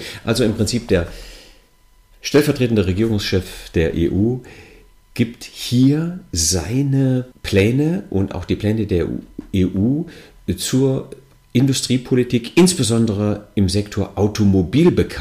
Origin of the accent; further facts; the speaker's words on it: Rhineland-Palatinate, Germany; wie man bei mir zu Hause im Südwesten sagt. Ich komme aus der Nähe von Trier in Rheinland-Pfalz.